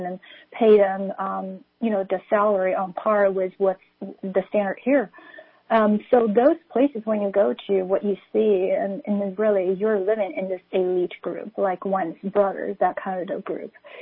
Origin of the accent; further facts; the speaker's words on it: Shanghai, China; And she actually went to my hometown, Shanghai, for the whole time.